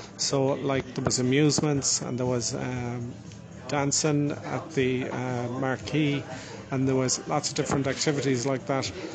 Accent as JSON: {"language": "English", "town": "Ballygar", "region": "Connacht", "country": "Ireland", "said": "I'm from Ballygar here myself"}